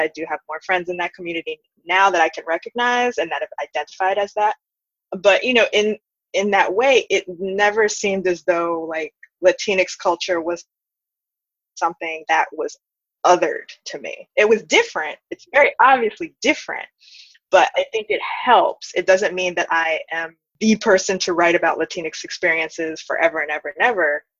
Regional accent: New York City, New York, United States; I'm born and raised in New York, New York City, specifically Queens

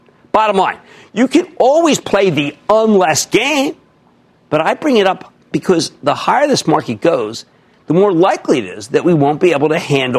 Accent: New Jersey, United States; Let's go to Gianna in my home state of New Jersey.

